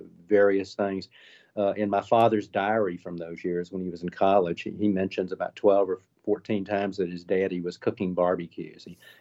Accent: Atlanta, Georgia, United States; I'm a journalist from Atlanta.

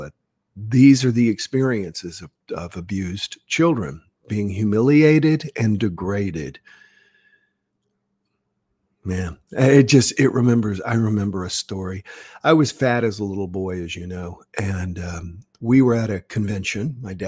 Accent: South Carolina, United States; I was born in 1960, first month of the year in 1960, January. So I made it into the 60s, and I grew up in South Carolina

